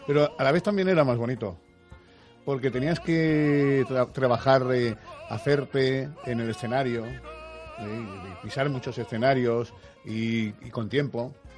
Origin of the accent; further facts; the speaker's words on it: Alcoy, Valencian Community, Spain; Yo nací en Alcoy, como he sabido, y provincia de Alicante, y bueno, comunidad valenciana, me siento valenciano, español.